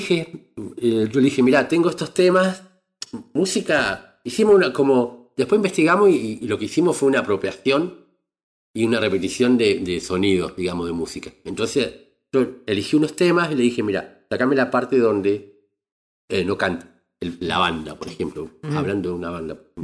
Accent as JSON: {"language": "Spanish", "country": "Argentina", "tie": "born or raised there", "also_born_or_lived": "Chile", "said": "Pues yo soy nacido en Chile, criado en Argentina."}